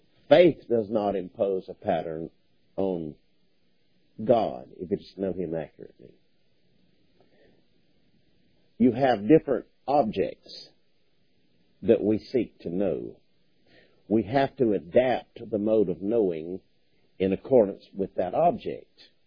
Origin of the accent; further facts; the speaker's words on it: United States; I'm American, I call them laboratories.